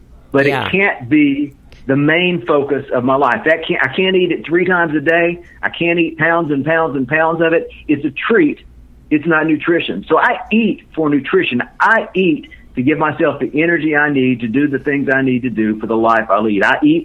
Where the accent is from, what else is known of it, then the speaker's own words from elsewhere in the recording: the South, United States; I'm from the South, man.